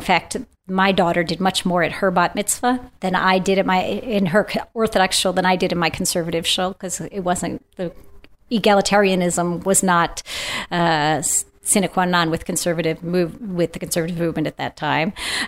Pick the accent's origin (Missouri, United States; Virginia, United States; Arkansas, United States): Virginia, United States; Fairfax; also born or lived in Silver Spring, United States; You know, I was born in Silver Spring, Maryland. When we were in fifth grade, my parents decided to move to Fairfax, Virginia, where I was literally the only Jew in my class.